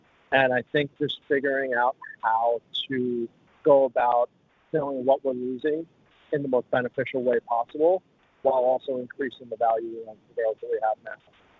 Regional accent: New York, United States; But like you mentioned before, I am from New York. I'll just be home for the summer and then figure out things from there.

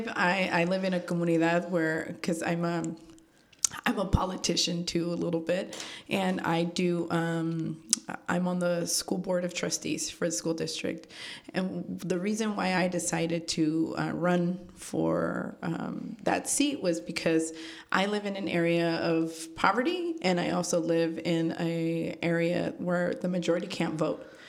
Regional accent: Vallejo, California, United States; I mean, same, I grew up in Vallejo.

